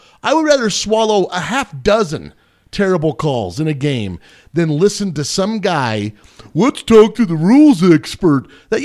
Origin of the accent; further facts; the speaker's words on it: United States; I like it okay, and I'm an American.